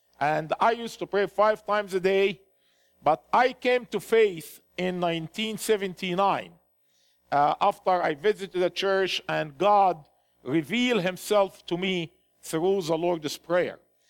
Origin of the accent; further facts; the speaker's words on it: Egypt; I said, "I'm from Egypt."